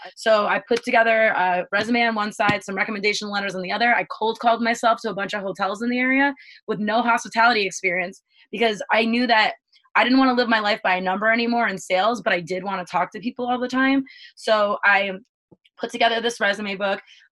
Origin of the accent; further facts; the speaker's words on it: East Coast, United States; And I'm like, all right, well, that's way too Cali for me. I'm from the East Coast.